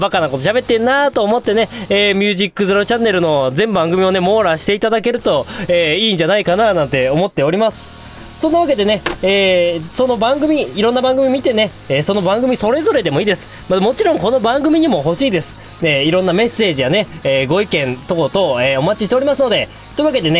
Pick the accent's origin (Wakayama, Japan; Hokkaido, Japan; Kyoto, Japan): Hokkaido, Japan; 私の地元ね、北海道はね、全く被らないんですけどね。